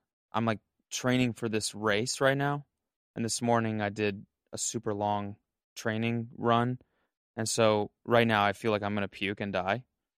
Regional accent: Calgary, Alberta, Canada; So I grew up in Calgary, Alberta, which is in Canada. And I grew up like outside of the city

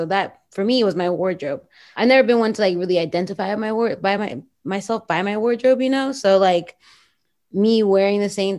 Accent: Miami, Florida, United States; I am from Miami. I do love stuff.

